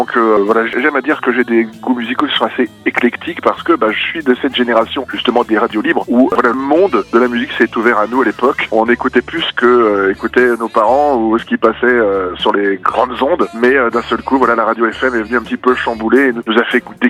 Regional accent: Île-de-France, France; parce que je suis originaire du Val d'Oise quand même.

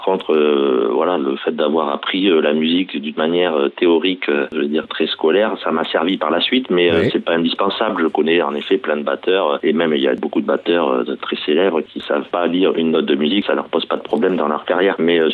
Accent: La Teste-de-Buch, Nouvelle-Aquitaine, France; mes parents m'ont inscrit à l'école de musique dans la ville où j'ai grandi, à la Teste de Buch, donc sur le bassin Arcachon. Quand j'avais 6 ans.

